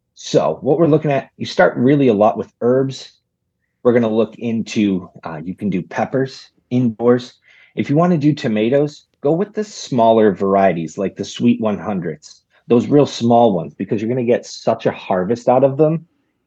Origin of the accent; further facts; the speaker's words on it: Maine, United States; I grew up in Maine. And in our backyard, we had an area that we left these herbs out over the winter and came back